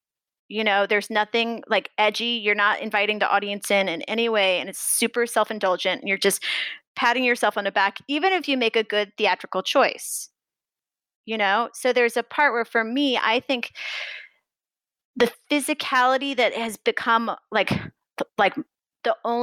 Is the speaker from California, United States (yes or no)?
no; Missouri, United States; Complete Midwestern naivete. To be completely honest, I'm from Missouri and I got into NYU